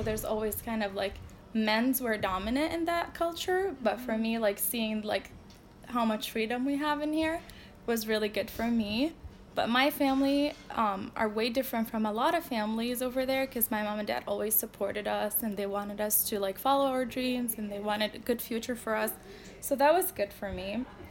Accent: Iraq; moved away; also born or lived in Damascus, Syria; I'm originally from Iraq. I moved out of my country after the war of 2003. So I went to Damascus, Syria, because it was a safer place for us to live in.

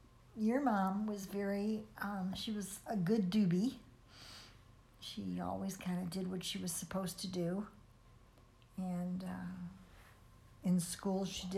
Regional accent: St. Louis, Missouri, United States; born there; I was born in St. Louis.

